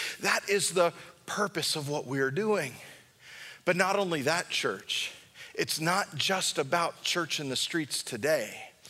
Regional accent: Long Beach, California, United States; But when I grew up in Long Beach, we had this one hill right in the middle of the city.

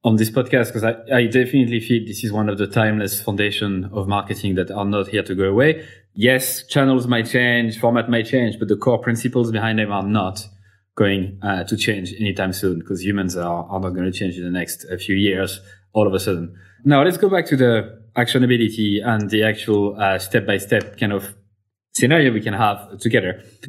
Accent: Clermont-Ferrand, Auvergne-Rhône-Alpes, France; Another one that I love to talk about because it's in my hometown, Clermont-Ferrand in France.

